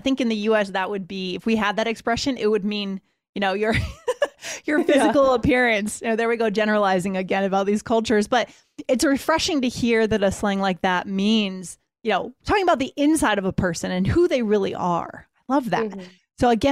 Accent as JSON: {"language": "English", "town": "Boston", "region": "Massachusetts", "country": "United States", "tie": "born or raised there", "said": "I grew up in the Boston area, and so I'm used to the wind chill."}